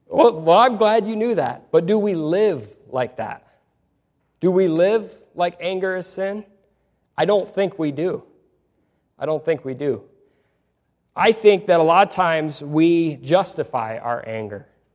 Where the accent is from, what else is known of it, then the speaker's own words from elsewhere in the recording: Michigan, United States; I'm from Michigan. In Michigan, the left lane is the fast lane.